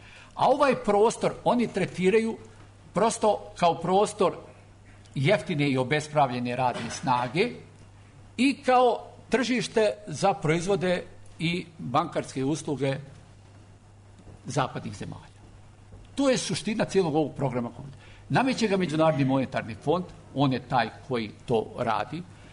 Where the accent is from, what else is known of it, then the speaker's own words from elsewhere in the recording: Bosnia & Herzegovina; ja potičem iz Bosne